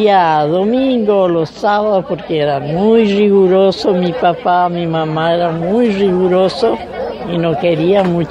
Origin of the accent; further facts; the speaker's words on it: Reconquista, Santa Fe, Argentina; Nací en el campo, la colonia Reconquista. Y ahí el campo de mi papá